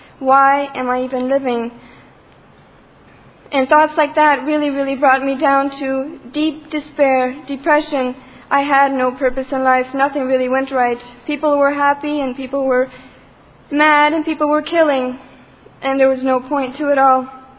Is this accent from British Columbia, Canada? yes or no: no; Ontario, Canada; from Ontario, Canada.